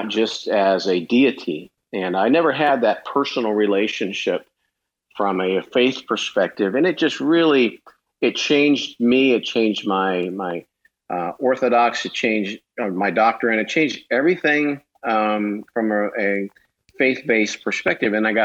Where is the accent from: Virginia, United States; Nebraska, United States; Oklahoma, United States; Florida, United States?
Florida, United States; Jacksonville; I grew up in Jacksonville, and I actually started cooking there when I was a young child